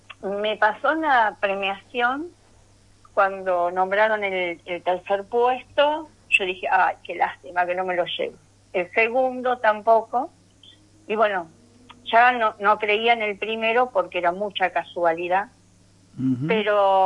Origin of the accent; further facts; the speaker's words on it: Saldungaray, Buenos Aires Province, Argentina; aparte vengo orgullosa de representar a mi pueblo, a Saldungaray.